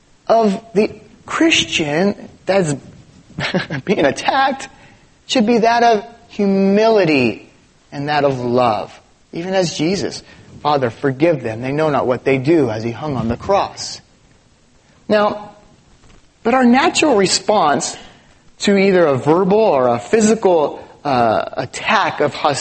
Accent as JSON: {"language": "English", "town": "Los Angeles", "region": "California", "country": "United States", "tie": "born or raised there", "said": "I grew up in East LA."}